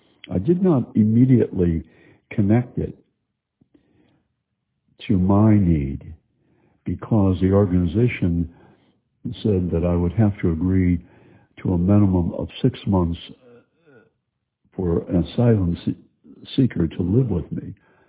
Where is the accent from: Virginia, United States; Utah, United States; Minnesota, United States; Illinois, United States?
Illinois, United States; Chicago; I guess because I grew up in Chicago and shared a base room bedroom with two brothers